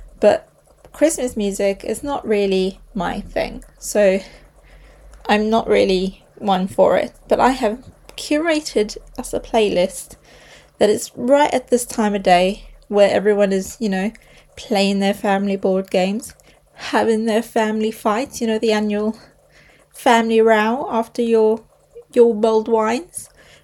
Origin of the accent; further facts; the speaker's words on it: South Africa; I am South African, so this time of year I should be laid on a beach.